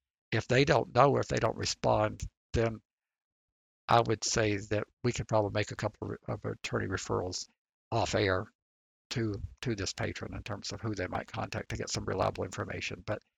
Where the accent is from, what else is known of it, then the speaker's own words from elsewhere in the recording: the South, United States; Now, I can tell you as a Southerner, you come in and start talking about Philadelphia.